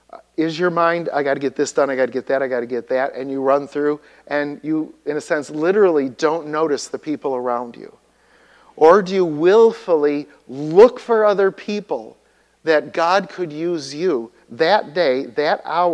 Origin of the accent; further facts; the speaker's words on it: Chicago, Illinois, United States; the paper we got to our house every day when I grew up in Chicago.